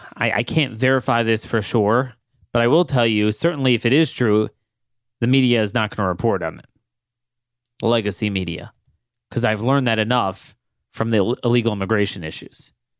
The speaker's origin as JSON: {"language": "English", "town": "Baltimore", "region": "Maryland", "country": "United States", "tie": "born or raised there", "said": "You know, growing up in the Baltimore area, we always looked at Frederick as the refuge from all this."}